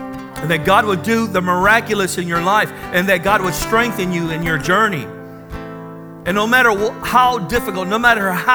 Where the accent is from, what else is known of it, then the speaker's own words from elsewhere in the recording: National City, California, United States; I grew up in National City and it was ghetto-licious there.